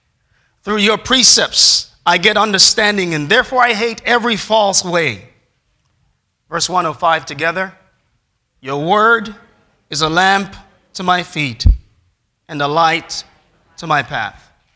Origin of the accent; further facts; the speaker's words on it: Portland, Jamaica; And growing up in Portland, Jamaica, that's where I was, there's one lady who would always come to my house to do Bible studies with me.